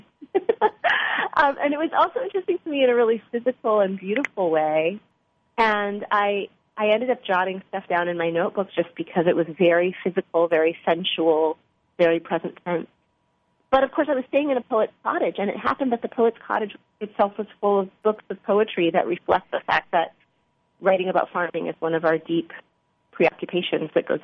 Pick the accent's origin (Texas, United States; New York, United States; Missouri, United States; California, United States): California, United States; I mean, I'm a Californian, like, you know, in my growing up.